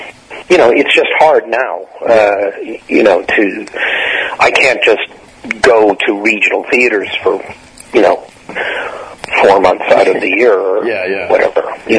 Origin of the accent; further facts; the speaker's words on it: Detroit, Michigan, United States; I started in Detroit in the theater, which was my hometown, and that was where I'd gotten my first professional job in regional theater, was in Michigan.